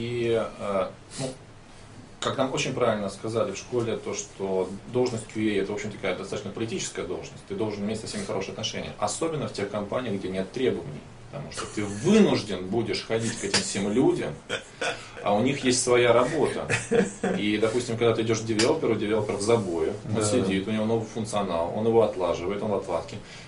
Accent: Moscow, Russia; Я им не говорю, что я из Москвы, чтобы не раздражать лишний раз.

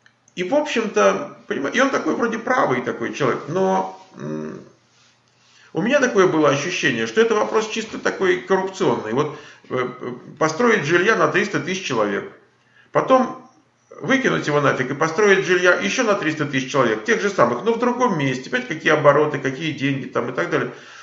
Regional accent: Ukraine; now in Sunnyvale, United States; Я из Украины, есть права.

